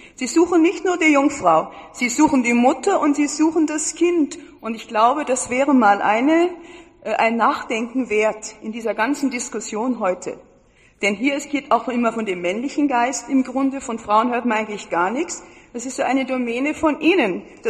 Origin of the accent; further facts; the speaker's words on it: Munich, Bavaria, Germany; Ich komme aus München, bin heute den ersten Tag da.